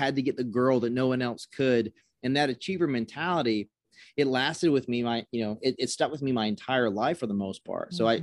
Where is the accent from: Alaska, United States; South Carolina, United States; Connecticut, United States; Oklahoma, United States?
South Carolina, United States; So I grew up in South Carolina. So I grew up in my grandmother's home with my mom.